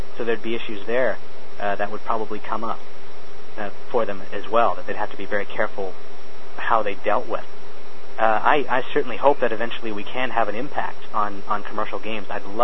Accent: Canada; I've got actually more readers outside of Canada than I do here in my home country.

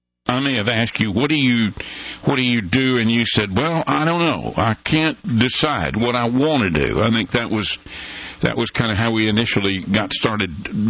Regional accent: St. Louis, Missouri, United States; born there; I was born there in St. Louis many years ago.

